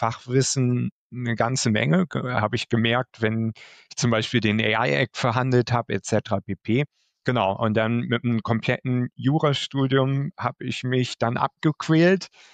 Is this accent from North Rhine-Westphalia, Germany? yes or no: no; Oldenburg, Lower Saxony, Germany; now in Brussels, Belgium; Ich bin Oldenburger aus Niedersachsen und ja, damals hätte ich mir nie vorstellen können, so weit weg von zu Hause irgendwann mal zu leben oder zu arbeiten.